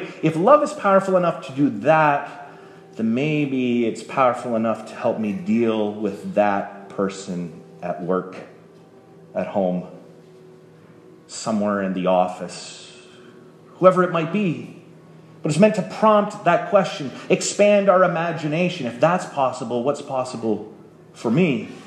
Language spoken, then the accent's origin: English; Wingham, Ontario, Canada; My brothers and I, we grew up in Wingham, or they did. I was there till I was 7, and we went back to Wingham, Ontario, 2 summers ago